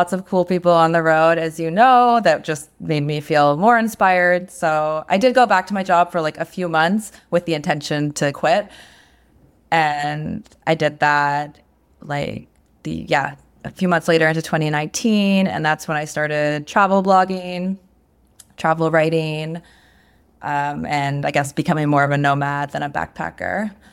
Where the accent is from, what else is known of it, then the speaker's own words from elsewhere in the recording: Newfoundland and Labrador, Canada; Yeah, so I'm originally from Canada, Newfoundland. It's a big isolated island on the East Coast. I grew up there